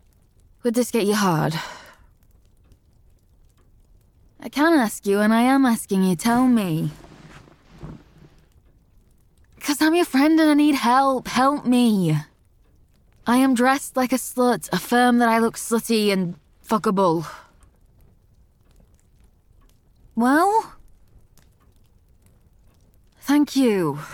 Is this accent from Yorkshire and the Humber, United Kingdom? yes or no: yes; Yorkshire and the Humber, United Kingdom; I sound like I was born in Yorkshire. I am from Yorkshire.